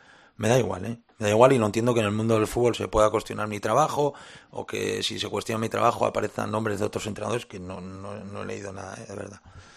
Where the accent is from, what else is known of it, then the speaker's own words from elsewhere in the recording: Spain; soy muy forofo de España. Pues, bueno, es mi país